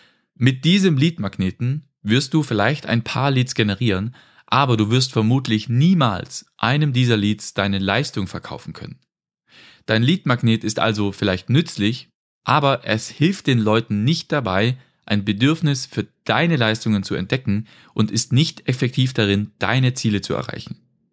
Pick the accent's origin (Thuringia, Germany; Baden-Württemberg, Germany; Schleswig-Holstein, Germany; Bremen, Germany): Baden-Württemberg, Germany; now in Austria; Ich komme ja eigentlich aus Baden-Württemberg, das heißt normalerweise schwätze ich auch ein bisschen anders als hier im Podcast, aber ich wohne schon seit ein paar Jahren in Österreich.